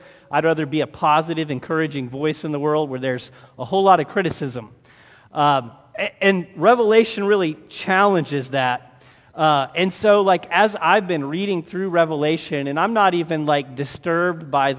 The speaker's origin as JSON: {"language": "English", "region": "Illinois", "country": "United States", "tie": "born or raised there", "said": "And even like growing up in East Central Illinois where everybody was divided between liking the Cardinals or the Cubs, I was always a Cardinal fan"}